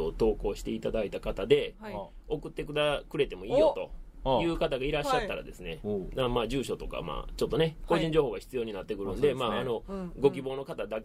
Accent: Kobe, Hyogo, Japan; そして我々の地元神戸では

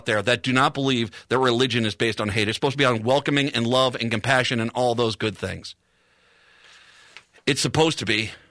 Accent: Scotland, United Kingdom; And by the way, just a clarification, I'm Scottish. Yeah … are Scottish. O'Neills would be Irish, but no.

